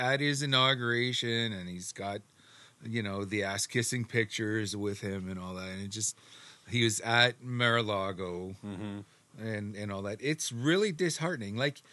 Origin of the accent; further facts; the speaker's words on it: Canada; being Canadian, being both a wrestling and hockey fan for as long as I can remember.